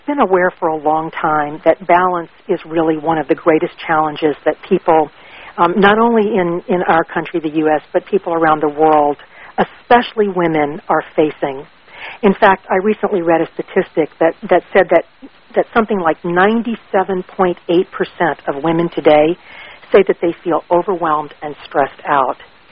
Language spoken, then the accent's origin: English; Baton Rouge, Louisiana, United States; President and General Manager of Cox Communications in Baton Rouge, Louisiana, which happens to be my hometown.